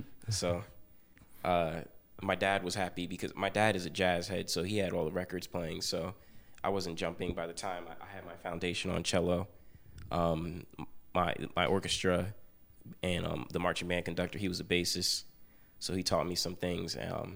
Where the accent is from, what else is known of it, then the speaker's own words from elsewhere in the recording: Ewing Township, New Jersey, United States; I started playing piano when I was like 6 years old, and I'm from Ewing Township